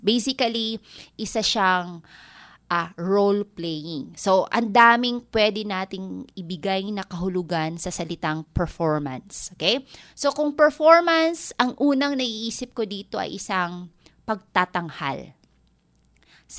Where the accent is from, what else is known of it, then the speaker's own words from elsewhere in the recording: Eastern Visayas, Philippines; Tagalog is a second language; dahil ako ay hindi Tagalog, ako ay isang waray. So, mas madali sa akin mag-Ingles kaysa managalog.